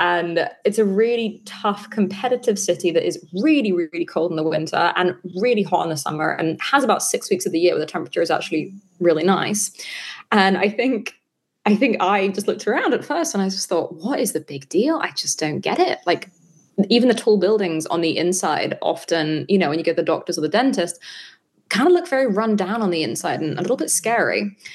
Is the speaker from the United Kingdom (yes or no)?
yes; United Kingdom; moved away as an adult; now in New York, United States; I am a Brit who moved to New York when I was 22